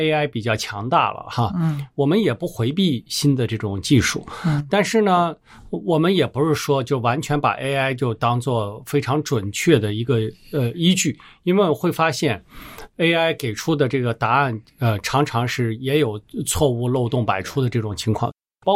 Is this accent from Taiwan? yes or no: no; China; 我们中国人有话说，你不要守株待兔哈。